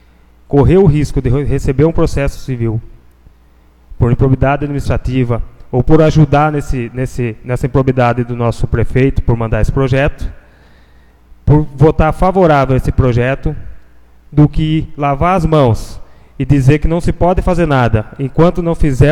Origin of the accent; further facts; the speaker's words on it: Piedade, São Paulo, Brazil; Eu moro na Vila Moraes, nascido e criado na Vila Moraes, 31 anos ali dentro.